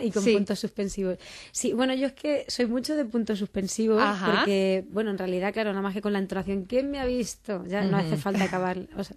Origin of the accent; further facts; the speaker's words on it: Castilla-La Mancha, Spain; música tradicional de La Mancha, de mi tierra